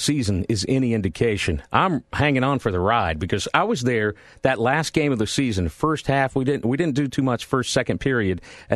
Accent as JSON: {"language": "English", "town": "Charlotte", "region": "North Carolina", "country": "United States", "tie": "born or raised there", "lives_now": "Raleigh, United States", "said": "I'm from Charlotte. I grew up down there. When I first came to Raleigh"}